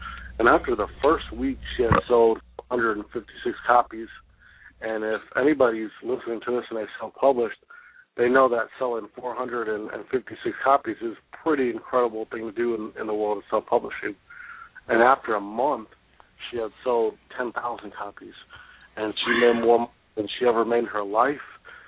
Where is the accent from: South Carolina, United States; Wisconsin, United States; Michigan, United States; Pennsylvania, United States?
Wisconsin, United States; I'm from Wisconsin. She's from Minnesota, so she's a Midwestern neighbor.